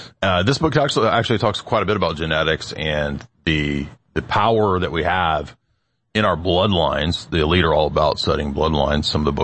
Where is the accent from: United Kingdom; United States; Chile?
United Kingdom; Scotland; They talk about Scottish people, myself, I'm Scottish, who have this sort of crazy self-will.